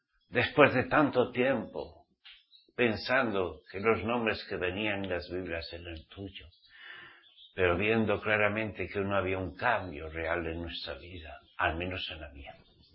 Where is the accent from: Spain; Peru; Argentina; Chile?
Spain; Pamplona, Navarre; born there; de Pamplona, que es donde yo nací.